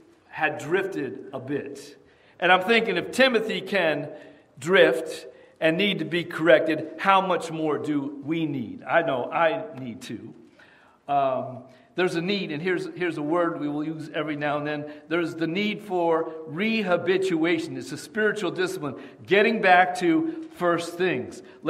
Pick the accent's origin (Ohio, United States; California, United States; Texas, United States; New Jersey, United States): New Jersey, United States; Piscataway; Growing up in Piscataway, New Jersey, years ago